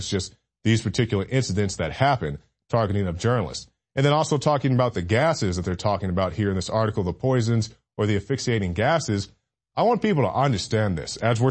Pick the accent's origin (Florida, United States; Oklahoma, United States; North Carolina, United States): Oklahoma, United States; such as in my home state of Oklahoma